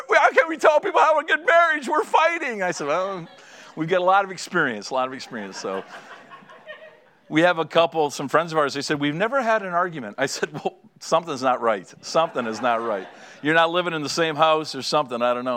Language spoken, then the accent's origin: English; Canada; I'm obviously from Canada.